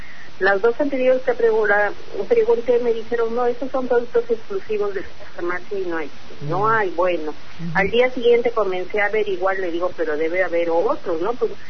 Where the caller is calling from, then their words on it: Piura, Peru